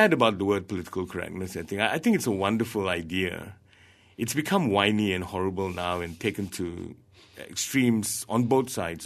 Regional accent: Malaysia; now in Australia; I'm a Malaysian artist. I live in Australia.

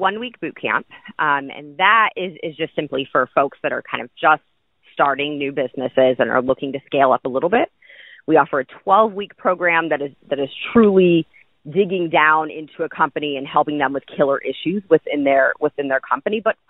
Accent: Toledo, Ohio, United States; I'm originally from Toledo, so Detroit was kind of the backyard when I was a child.

